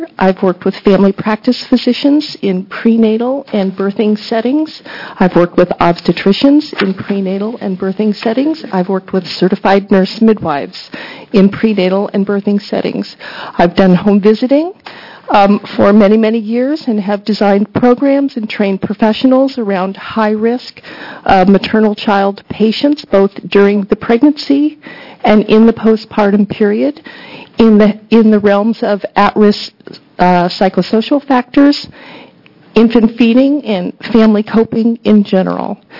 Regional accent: Eugene, Oregon, United States; and I'm from the Eugene-Springfield area of Lane County.

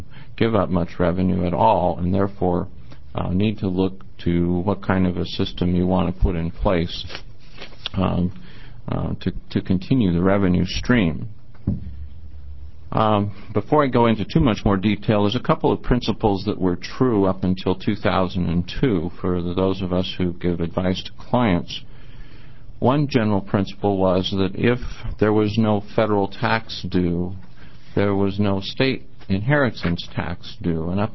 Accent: Beaverton, Oregon, United States; also born or lived in Klamath Falls; I'm a tax and estate planning attorney from Beaverton, Oregon. I was born in Klamath Falls

